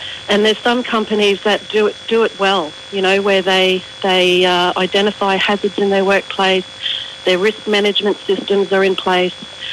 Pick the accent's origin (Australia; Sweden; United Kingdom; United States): Australia; We need to, as Australian business owners, we need to protect our people.